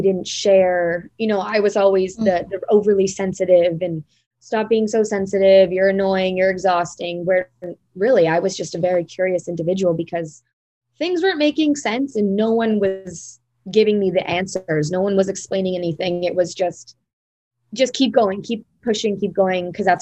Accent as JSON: {"language": "English", "town": "Oakville", "region": "Ontario", "country": "Canada", "tie": "born or raised there", "said": "Obviously, growing up in Oakville, disconnected from my Indigenous side, from my father, from my family, my grandmother, I was completely disconnected from anything Indigenous. Obviously, it's a privileged white community, Oakville."}